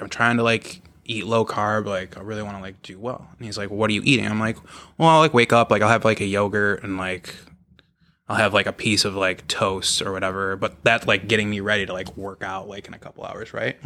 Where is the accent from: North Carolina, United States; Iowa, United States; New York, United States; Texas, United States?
New York, United States; Herkimer; So I'm originally from Herkimer, which is like Utica area. Yeah. There's nothing there.